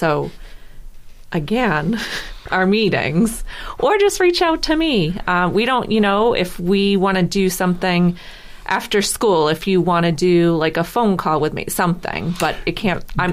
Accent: Rockland, Massachusetts, United States; I'm from Rockland

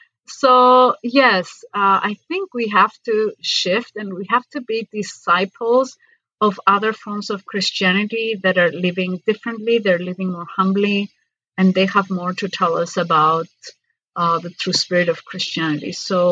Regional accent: Cyprus; moved away as an adult; now in Athens, Greece; So I was born and raised in Cyprus. And when I was about 20 years old, I moved to Greece

